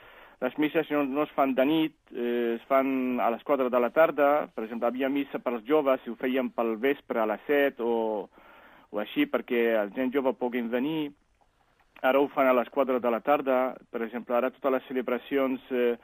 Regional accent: Aleppo, Aleppo Governorate, Syria; jo sóc d'Alep, és una ciutat al nord de Síria, està a prop a la frontera amb Turquia. Alep és la capital, diguem-ne, econòmica del país de Síria.

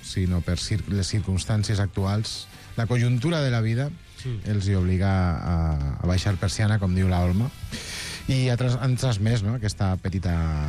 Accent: Castelló, Valencian Community, Spain; now in Barcelona, Spain; jo que sóc de Castelló, i quan torno a Castelló, a Castelló està passant exactament el mateix

